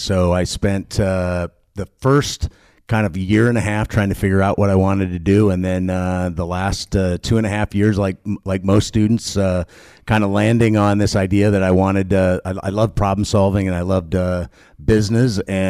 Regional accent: Aurelia, Iowa, United States; Yeah, so I grew up in Northwest Iowa in a little rural community called Aurelia. A community of about 1,150 students. My wife and I both grew up in Aurelia.

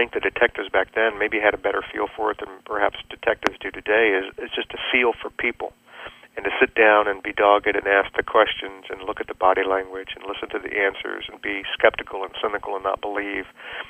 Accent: Richmond, Virginia, United States; even though I grew up in Richmond, Virginia, there was actually, they had some slaughterhouses

